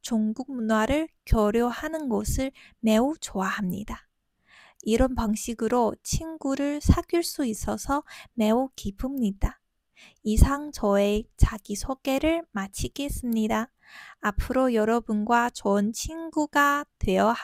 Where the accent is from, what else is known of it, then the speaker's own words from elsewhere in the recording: Jilin, China; ，我来自延边朝鲜族自治州，那里是一个有很多美食和漂亮衣服的地方。